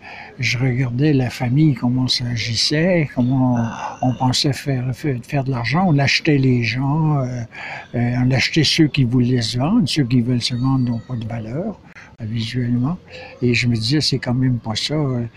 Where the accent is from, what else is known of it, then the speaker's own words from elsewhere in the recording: Quebec, Canada; Je suis gaspésien. Alors, j'ai une connivence très, très forte avec les Bretons. Mes ancêtres venaient de Rouen, en Normandie. Et je suis gaspésien